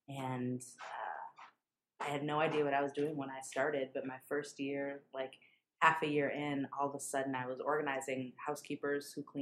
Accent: Minneapolis, Minnesota, United States; So I'm from Minneapolis. Mm-hmm. I was born and raised in Minneapolis.

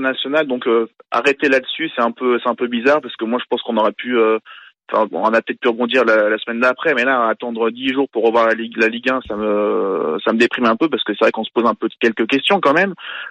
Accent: Paris, Île-de-France, France; C'est pas pareil, moi je le dis, je suis parisien

